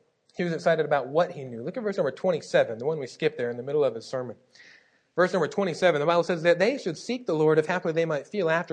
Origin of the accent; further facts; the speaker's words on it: Kentucky, United States; I'm from Kentucky, so I'm thinking, it's just coincidence.